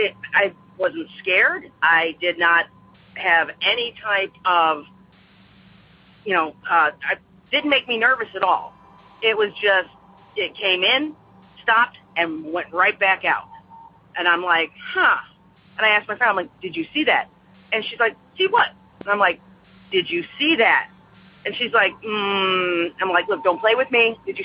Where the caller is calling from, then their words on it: Aurora, Illinois, United States; I'm calling from Aurora, Illinois.